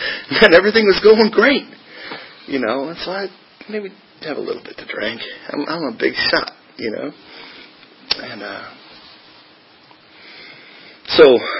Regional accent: Illinois, United States; So I grew up in Illinois, went to schools in Illinois, I went to residency in Illinois.

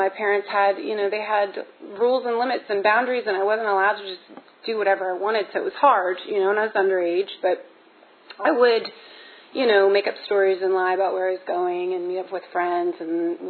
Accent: Charleston, West Virginia, United States; I'll just say that I grew up in Charleston, West Virginia. I come from a good home, stable, loving home.

